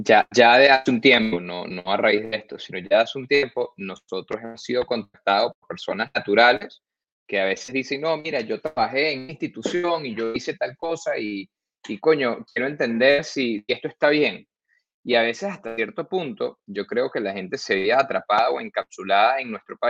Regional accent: Venezuela; Y fue por sencillamente un interés como venezolano, un interés de entender qué está pasando

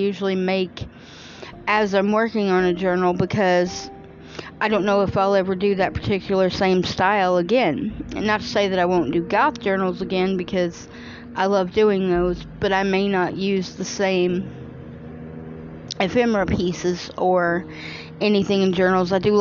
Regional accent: Midwest, United States; of course, I'm from the Midwest, so the Midwest basically is the furthest south that northern people go

